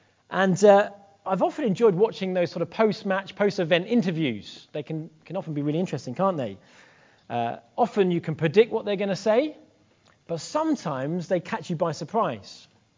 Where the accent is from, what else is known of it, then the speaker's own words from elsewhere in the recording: England, United Kingdom; as an Englishman.